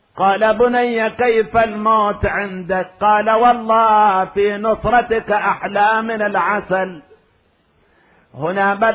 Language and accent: Arabic; Iraq; حتى كان عندنا مألوف عندنا بالعراق يجيبون أوراد أزهار يخلون على جنازة هذا الشاب